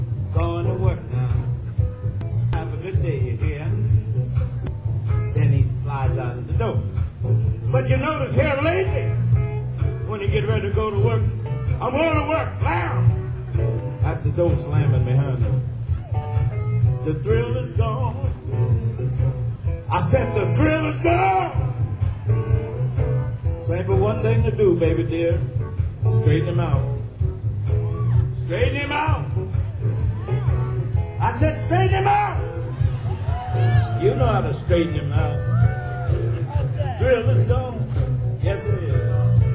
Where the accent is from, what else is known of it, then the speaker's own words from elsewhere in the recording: Indianola, Mississippi, United States; moved away; I'd have used words like that before I left my hometown of Indianola, Mississippi.